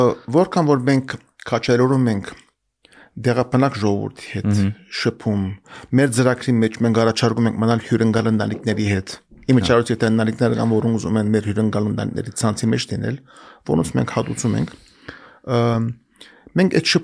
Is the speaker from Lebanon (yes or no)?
yes; Beirut, Beirut Governorate, Lebanon; moved away; ասում եմ ես Բեյրութ եմ ծնվել, այնտեղ ծնվել եմ, 15 տարի այնտեղ ապրել եմ